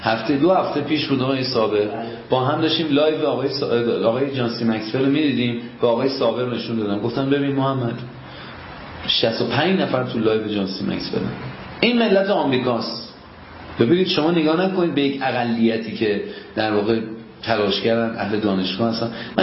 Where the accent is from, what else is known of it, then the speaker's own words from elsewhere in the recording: Iran; بگیم که ما با همین، ما ایرانی هستیم